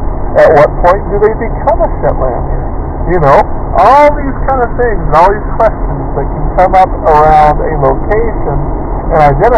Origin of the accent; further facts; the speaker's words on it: California, United States; My whole entire town that I grew up in Southern California is now just called, it's a derogatory term called Smithville for the Vietnamese.